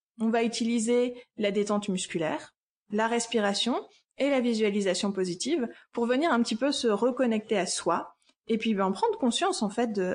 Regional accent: Lille, Hauts-de-France, France; Du coup, je vous parle de chez moi. Je viens de Lille.

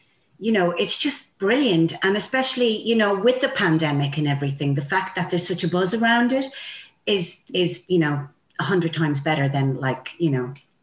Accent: Cabra West, Leinster, Ireland; It's funny because I'm from Cabra West

